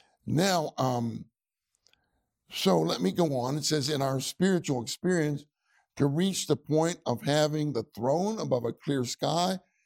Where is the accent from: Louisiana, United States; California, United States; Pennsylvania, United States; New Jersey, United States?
Pennsylvania, United States; Pittsburgh; now in Houston, United States; Then when I grew up in Pittsburgh. Eventually, I made my way to Houston.